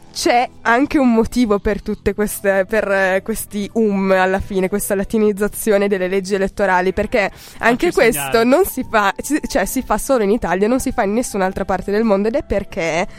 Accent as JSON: {"language": "Italian", "country": "Switzerland", "said": "È stato detto più di una volta in questa radio che non sono italiana, perciò questa questione..."}